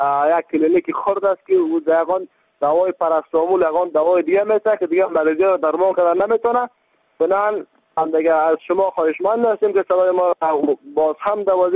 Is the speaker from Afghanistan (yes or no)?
yes; Baghlan, Afghanistan; ولایت ما بغلان است